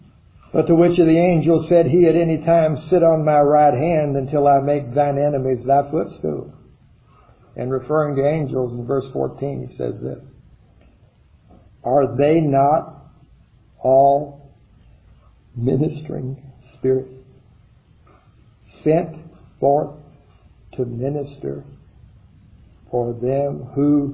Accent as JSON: {"language": "English", "town": "Hinsdale", "region": "Illinois", "country": "United States", "tie": "born there", "said": "I was born on March 29th, 1957. In Hinsdale Hospital, DuPage County, Hinsdale, Illinois."}